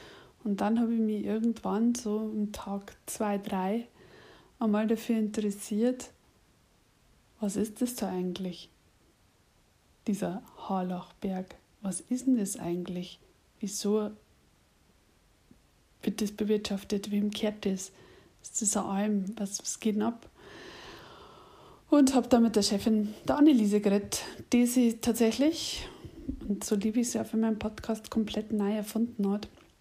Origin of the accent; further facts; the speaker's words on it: Bavaria, Germany; accent: Lower Bavarian; ich bin übrigens kein Isarpreis, ich bin übrigens nicht aus München und ich rede tatsächlich Dialekt.